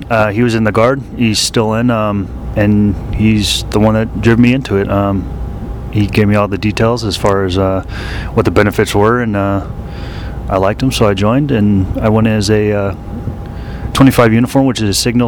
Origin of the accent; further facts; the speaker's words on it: New Mexico, United States; also born or lived in Maryland; I did. I was born in Maryland, and I moved to New Mexico when I was six, I think, so.